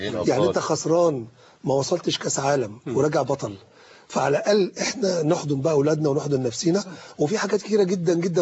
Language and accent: Arabic; Egypt; احنا فعلا كمصريين